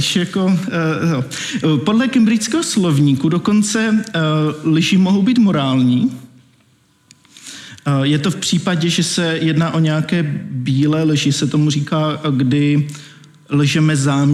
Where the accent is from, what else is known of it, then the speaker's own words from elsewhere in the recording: Olomouc, Olomouc Region, Czechia; Jo, takže já jsem z Olomouce, to už taky bylo zmíněný.